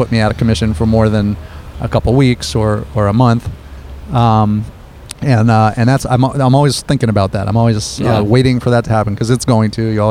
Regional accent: Ithaca, New York, United States; I grew up in Ithaca, New York.

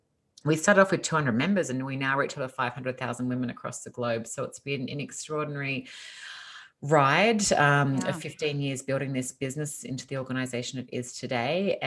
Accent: Australia; accent: Australian; moved away as an adult; now in Los Angeles, United States; you probably hear from my accent that I'm originally Australian. I moved to Los Angeles in California 5 years ago now, and we love it here.

